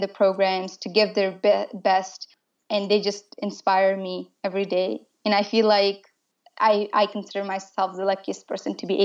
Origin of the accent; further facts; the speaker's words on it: Afghanistan; So I'm from Afghanistan